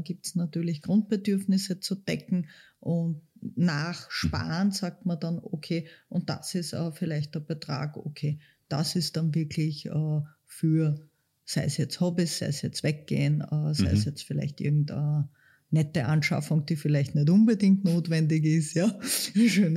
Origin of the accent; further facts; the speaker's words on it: Klosterneuburg, Lower Austria, Austria; Also ich bin aus Klosterneuburg